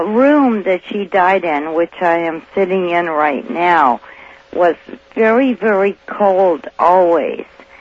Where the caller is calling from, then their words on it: Santa Maria, California, United States; I'm calling from Santa Maria.